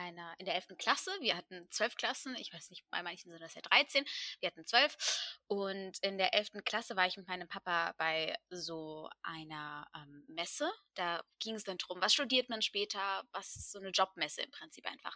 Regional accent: Freiburg im Breisgau, Baden-Württemberg, Germany; weil ich komme aus Freiburg im Breisgau.

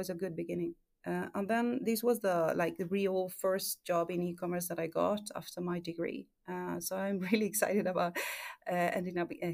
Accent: Argentina; English is a second language; moved away as an adult; now in Sweden; I don't come from Sweden. I come from Argentina, and I've been living in Sweden for 10 years

